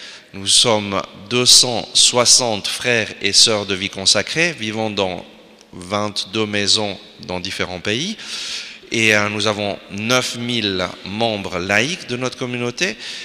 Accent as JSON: {"language": "French", "country": "Switzerland", "said": "je viens de Suisse, d'une famille catholique."}